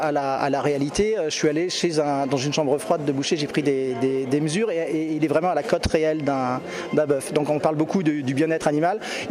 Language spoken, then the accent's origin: French; Île-de-France, France; enfin je suis du Sud-Essonne